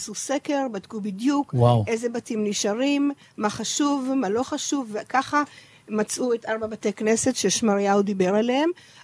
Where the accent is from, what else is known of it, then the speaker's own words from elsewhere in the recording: Netanya, Central District, Israel; שלנו במקרה הייתה בנתניה, כי אנחנו שנינו מנתניה, ורוב האורחים היו משם